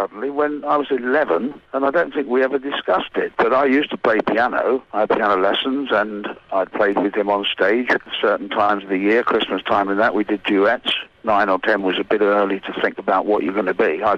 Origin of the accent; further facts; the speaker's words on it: Hackney, London, United Kingdom; born there; I was born in Hackney. Perhaps a lot of places have got bombed in the war. But I was also born by caesarean, so maybe that was the nearest place to Enfield, where we actually live, where Mum and Dad lived. So I ended up being a real Cockney